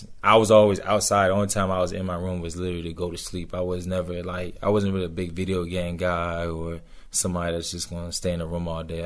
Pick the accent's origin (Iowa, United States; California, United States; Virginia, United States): Virginia, United States; Richmond; I grew up in Richmond, Virginia.